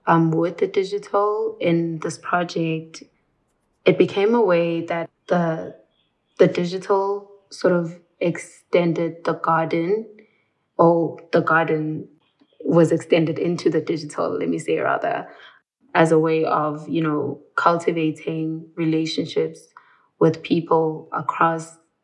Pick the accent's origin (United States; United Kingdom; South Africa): South Africa; I am a South African artist